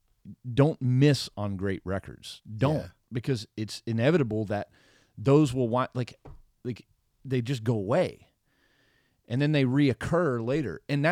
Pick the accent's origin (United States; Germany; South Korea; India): United States; Texas; because like I'm from South Texas and I'm telling you right now, like I can't sell tickets in Texas to save a donkey's ass.